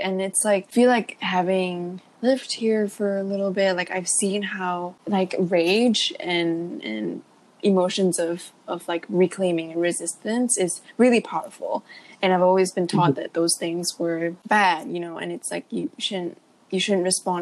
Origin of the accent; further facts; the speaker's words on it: Malaysia; moved away as an adult; now in Hawaii, United States; I was actually born and raised in Malaysia. Came to Hawaii for university. And I've been here for like 2.5 years-ish.